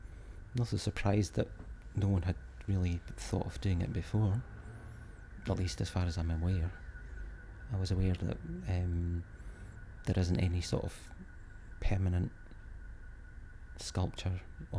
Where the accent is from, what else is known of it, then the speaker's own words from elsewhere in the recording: Falkirk, Scotland, United Kingdom; I'm 39 years old and I'm from Falkirk.